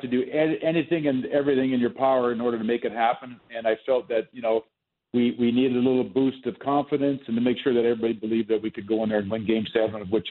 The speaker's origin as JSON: {"language": "English", "town": "Edmonton", "region": "Alberta", "country": "Canada", "tie": "born or raised there", "said": "Me personally could not have been more thrilled playing in Edmonton, my hometown, in the NHL."}